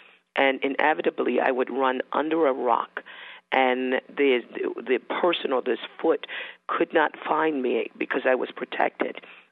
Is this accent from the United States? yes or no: no; Bermuda; born there; I was born in Bermuda.